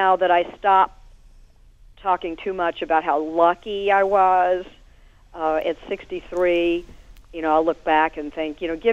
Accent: Indianapolis, Indiana, United States; I had worked in my hometown, Indianapolis, on television for 3 years.

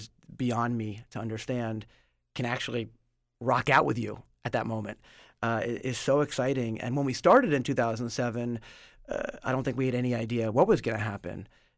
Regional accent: New York City, New York, United States; which I grew up in New York City

